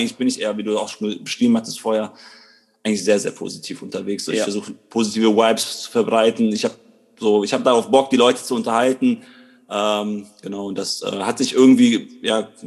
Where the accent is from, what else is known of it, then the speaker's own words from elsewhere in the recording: Krefeld, North Rhine-Westphalia, Germany; ich bin 36 Jahre, bin aus Krefeld, bin hier geboren und habe drei Kinder